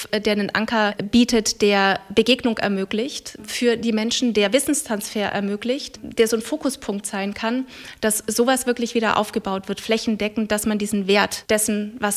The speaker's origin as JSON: {"language": "German", "region": "Bavaria", "country": "Germany", "said": "mein Zuhause, wo ich herkomme aus Mittelfranken. Meine Eltern haben dort ein Haus, meine Mutter lebt da auch immer noch, meine Schwester lebt"}